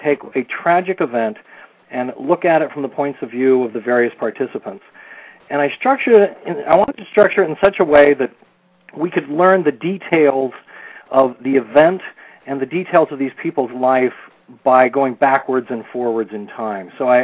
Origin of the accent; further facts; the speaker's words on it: Ireland; I'm Irish.